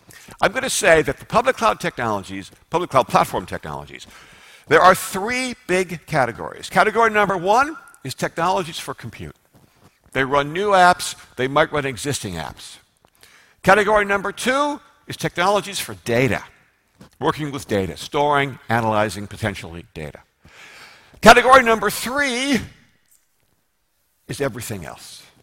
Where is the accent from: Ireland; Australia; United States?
United States; I'm an American. I say IaaS.